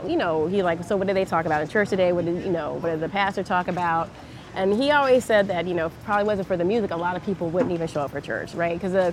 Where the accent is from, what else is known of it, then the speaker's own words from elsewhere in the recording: Jacksonville, North Carolina, United States; I grew up in a town called Jacksonville, North Carolina. Yeah. So on the southeastern coast. My mother's family has been there for generations.